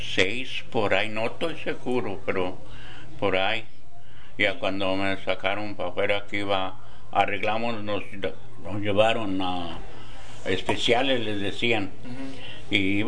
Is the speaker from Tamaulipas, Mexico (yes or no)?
no; Cuquío, Jalisco, Mexico; Oh, pues yo nací en Cuquío, Jalisco, el 35. Allí pues sembrábamos, yo y mi papá, todos, los hermanos.